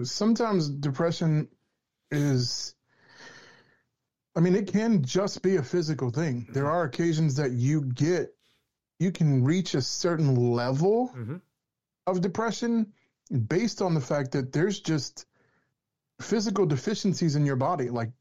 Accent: Louisiana, United States; I'm southern times like 10 because I'm down from Louisiana.

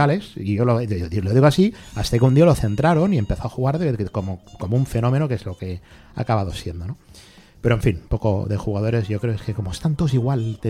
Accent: Cardedeu, Catalonia, Spain; yo soy de Cardedeu, soy de Barcelona, pero vaya, de Cardedeu de toda la vida, de Astiguayán, ¿no? Y pues me he tirado 30 años allí.

